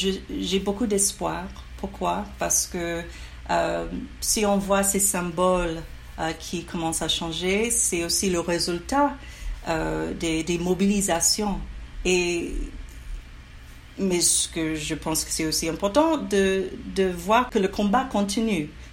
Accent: Tennessee, United States; Moi, je suis de Tennessee, l'État de Tennessee, dans le sud

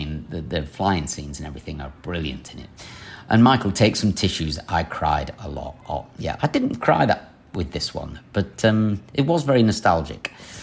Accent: Yorkshire and the Humber, United Kingdom; moved away as an adult; now in Qatar; I'm a Yorkshire lass, single, living and working in Qatar.

